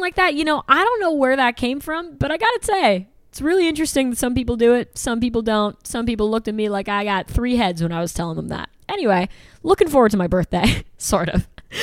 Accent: Northeast, United States; But, you know, I'm from the Northeast.

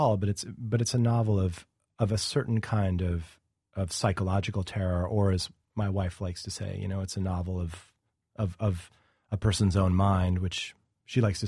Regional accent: New York, United States; And then, you know, as a New Yorker, gone south to, learn about a city in a newsroom of very committed, very smart people.

